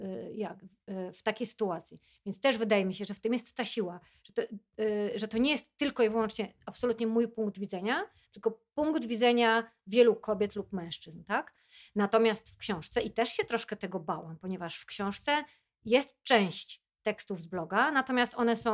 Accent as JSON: {"language": "Polish", "town": "Gdańsk", "region": "Pomeranian Voivodeship", "country": "Poland", "said": "Jestem z Gdańska"}